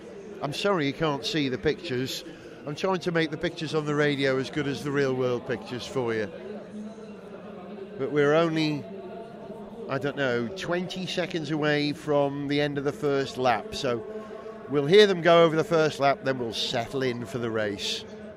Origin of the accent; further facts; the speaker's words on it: Wales, United Kingdom; As a Welshman, I'm obliged to sing